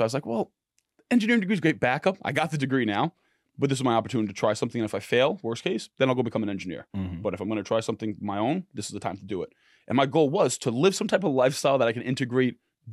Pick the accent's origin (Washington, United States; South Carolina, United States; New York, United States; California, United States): New York, United States; New York City; I'm a kid from the Bronx, humble beginnings, always hustled, always an entrepreneur, never had a snow day, always shoveled snow.